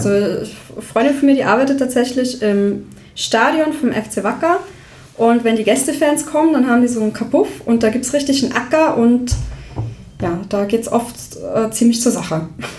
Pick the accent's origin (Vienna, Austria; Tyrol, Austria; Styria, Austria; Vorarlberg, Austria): Tyrol, Austria; now in Hamburg, Germany; Ich komme aus Österreich, aus Tirol, richtig von den Bergen und bin jetzt 5 Jahre in Hamburg